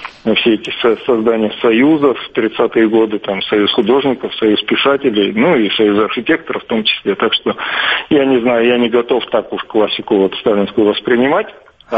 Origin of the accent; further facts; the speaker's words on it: Sukhumi, Abkhazia, Georgia; вот я родился и вырос в Сухуми, я очень дорожу всеми этими маленькими домиками.